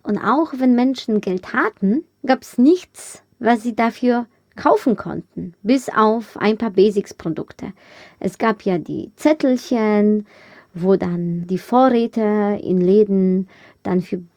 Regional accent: Poland; Polen, mein Herkunftsland.

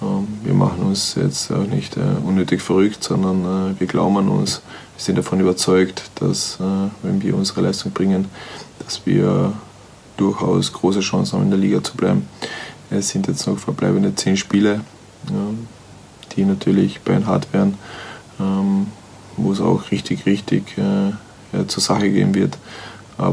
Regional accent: Austria; now in United Kingdom; die was wir als Österreicher und Deutschland kennen

